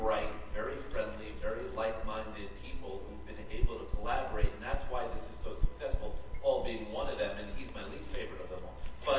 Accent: Long Island, New York, United States; I'm from Long Island, a different part of the state

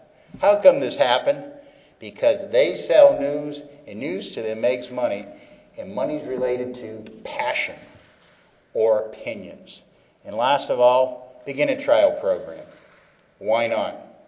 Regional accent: Connecticut, United States; We're here in the West Coast, I'm from Connecticut.

